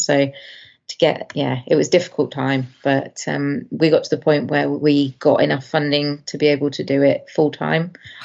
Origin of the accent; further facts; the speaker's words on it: United Kingdom; So as a Brit, to compete in London was fantastic, like once in a lifetime kind of experience.